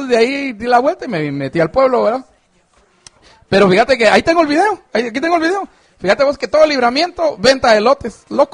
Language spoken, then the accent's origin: Spanish; Chimaltenango, Guatemala; No, en mi pueblo de Chimaltenango se llamaba Brasilia.